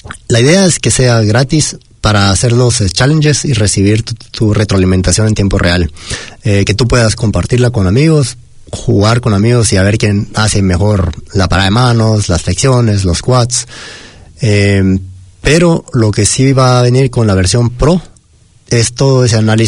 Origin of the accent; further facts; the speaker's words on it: Guatemala; yo, por ejemplo, creciendo en Guatemala y a 30 minutos de la capital